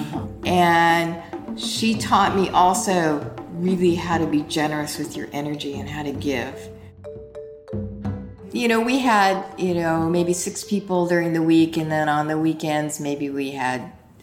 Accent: United States; I am Japanese American. I grew up in a completely white community

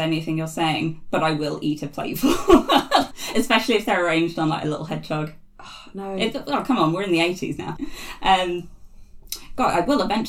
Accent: Jersey; because I grew up on Jersey, and the Jersey Zoo there has orangutans.

